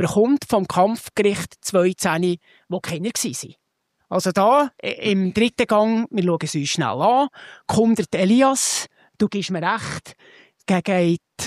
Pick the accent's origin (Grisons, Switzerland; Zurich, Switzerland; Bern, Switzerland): Bern, Switzerland; als Berner stelle ich mir die Frage